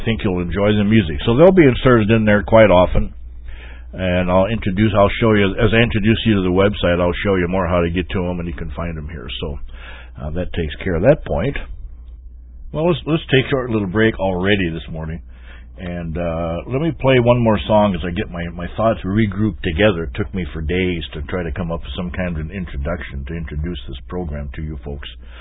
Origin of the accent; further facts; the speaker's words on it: South Dakota, United States; now in North Dakota, United States; I'm speaking to you from the Dakotas, more specifically North Dakota, although I am originally from South Dakota, and you can't take the Dakota out of a person